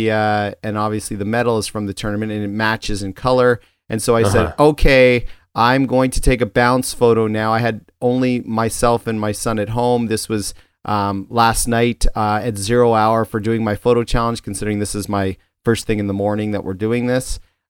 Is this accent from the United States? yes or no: no; Ontario, Canada; I grew up in Ontario